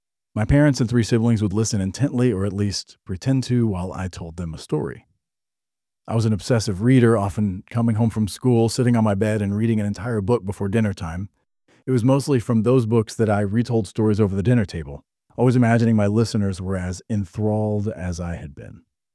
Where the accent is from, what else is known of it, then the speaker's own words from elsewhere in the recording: Texas, United States; So I grew up in Texas, but I ended up back here on the old family farm in 2010.